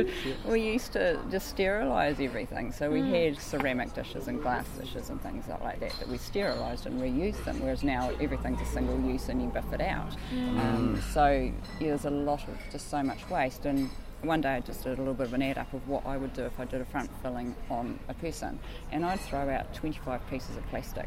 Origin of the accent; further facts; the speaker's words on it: Nelson, New Zealand; moved away; also born or lived in Waikato; I'm a dentist and I grew up in Nelson, so I guess we've always had the sort of slight green ethos growing up in Nelson. Then I moved away up into the North Island